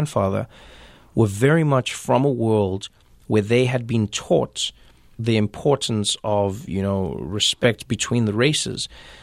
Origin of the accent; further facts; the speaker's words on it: South Africa; When I started writing the book, I thought I was writing a series of essays about growing up in South Africa and just a series of funny stories in and around how I had been brought up.